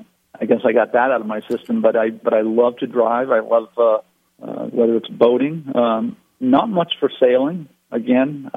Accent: Maine, United States; It's a place that we would visit as a family when growing up in Maine.

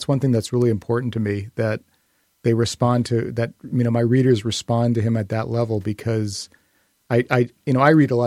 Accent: Scarborough, Maine, United States; Well, I grew up in Scarborough, and my family is, you know, Franco-American Sanford shoemakers. But like a lot of kids who are from Maine

